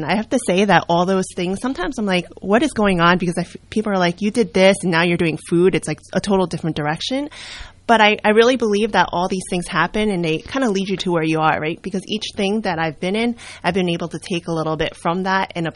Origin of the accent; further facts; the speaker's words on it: Sayreville, New Jersey, United States; also born or lived in New York; now in Washington, United States; I was born in New York, but was raised in New Jersey. I'm originally from Sayreville, so I was there most of my life until I got married. My husband and I moved out to Washington in Warren County, and we're there now for 8 years.